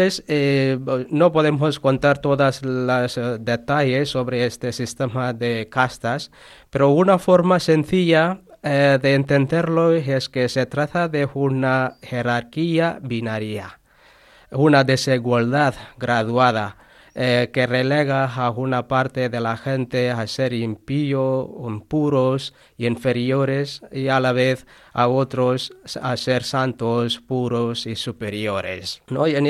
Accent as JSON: {"language": "Spanish", "region": "Tamil Nadu", "country": "India"}